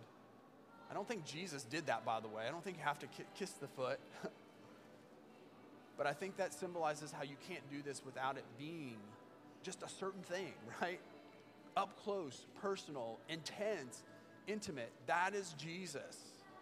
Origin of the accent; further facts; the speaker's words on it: Indiana, United States; I grew up barefoot in Indiana